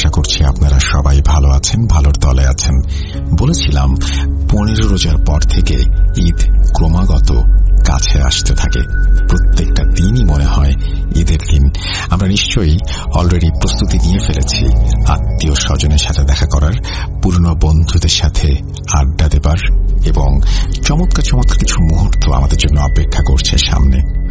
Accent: Chittagong, Chittagong Division, Bangladesh; born there; আমার জন্ম চট্টগ্রামের আগ্রাবাদ এলাকার কোন একটা স্থানে।

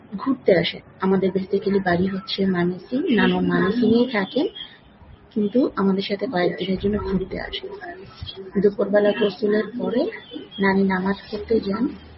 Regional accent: Dhaka, Dhaka Division, Bangladesh; আমি বড় হয়েছি ঢাকা ক্যান্টনমেন্টের ভেতরে, সেটা একাডেমিক কুর্মিটোলা ক্যান্টনমেন্ট বা নতুন এয়ারপোর্টের পেছন সাইড যেটা বলে।

